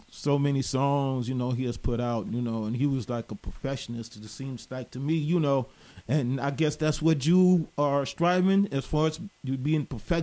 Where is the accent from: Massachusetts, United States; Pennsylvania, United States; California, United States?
California, United States; Los Angeles; So I'm a native from Los Angeles